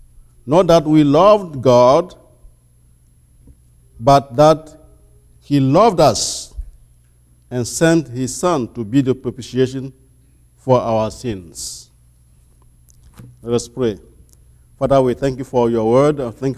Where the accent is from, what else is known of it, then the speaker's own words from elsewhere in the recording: Togo; now in United States; from Togo, West Africa.